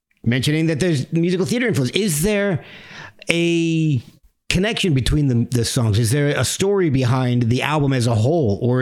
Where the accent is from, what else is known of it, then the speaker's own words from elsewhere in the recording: New Jersey, United States; I lived about an hour outside of Philadelphia when I grew up in New Jersey